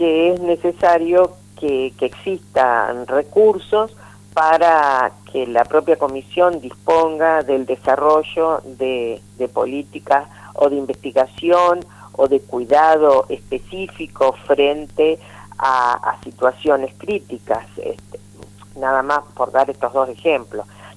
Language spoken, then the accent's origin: Spanish; Argentina